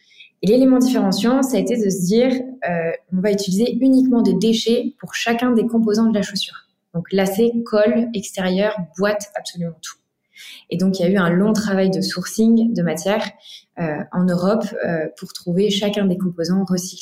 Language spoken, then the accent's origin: French; Angers, Pays de la Loire, France; moi, j'ai grandi à Angers, à côté de Nantes, à la campagne, entourée de champs, de vaches.